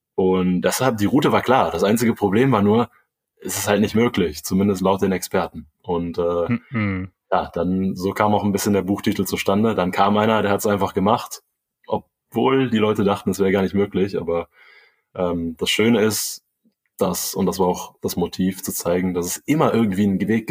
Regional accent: Rhineland, Germany; Also ich bin ja hier im Rheinland aufgewachsen. Keine Seglerfamilie, auch keine Ruderfamilie tatsächlich.

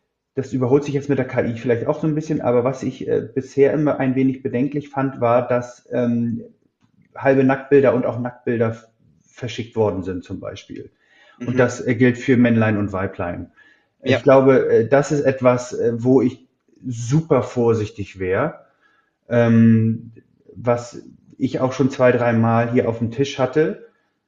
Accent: Plön, Schleswig-Holstein, Germany; ich bin 82 geboren. 1996 gab es bei uns in Plön, wo ich aufgewachsen bin, DSL.

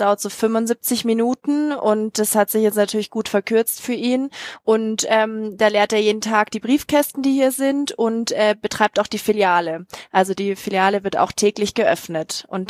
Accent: Bavaria, Germany; Als Bayerin?

